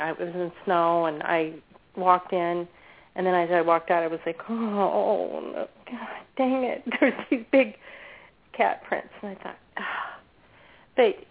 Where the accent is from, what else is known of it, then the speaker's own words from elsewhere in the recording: Utah, United States; also born or lived in Alaska / Washington State; Well, I was born and raised in Utah, so I used to go squatching there. But when I was a teenager, I also lived in Alaska for many years, and then I lived in Washington State.